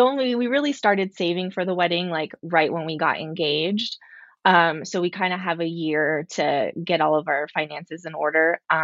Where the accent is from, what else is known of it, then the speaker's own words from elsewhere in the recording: Hawaii, United States; moved away as an adult; now in Denver, United States; And right now I'm living in Denver, Colorado. I'm originally from the Big Island of Hawaii. And I moved out to Denver about 13, 14 years ago now.